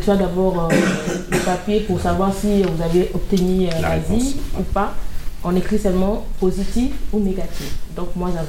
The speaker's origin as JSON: {"language": "French", "country": "Mali", "said": "Le Mali. Je suis malienne. Je suis de nationalité malienne."}